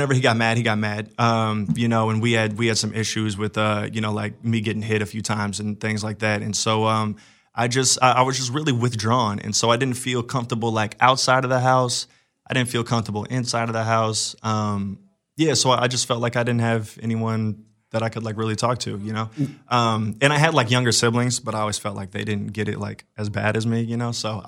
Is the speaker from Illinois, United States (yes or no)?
yes; Anna, Illinois, United States; also born or lived in St. Louis, Missouri; So I was born in St. Louis, Missouri, but at a very young age, my parents moved me to very small towns outside of it, Missouri and Illinois. And so I spent a lot of time in growing up in a town called Anna, Illinois.